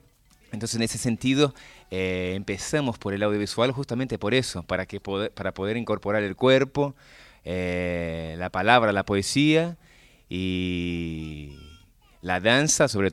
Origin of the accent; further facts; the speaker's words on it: São Paulo, Brazil; born there; accent: Brazilian; Spanish is a second language; De Sao Paulo, nací en Sao Paulo.